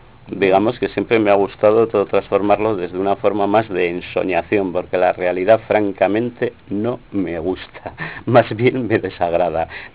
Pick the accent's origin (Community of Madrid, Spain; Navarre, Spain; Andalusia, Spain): Navarre, Spain; Pamplona; Pues soy de Pamplona